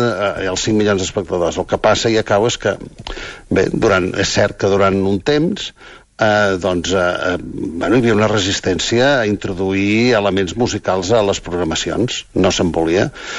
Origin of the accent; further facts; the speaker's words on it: Girona, Catalonia, Spain; i com que jo sóc de Girona